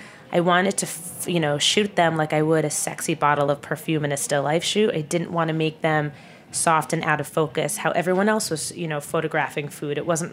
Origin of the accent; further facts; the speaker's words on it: New Jersey, United States; Sure. So I am from New Jersey. I'm not from France, and I'm not going to pretend that I speak French.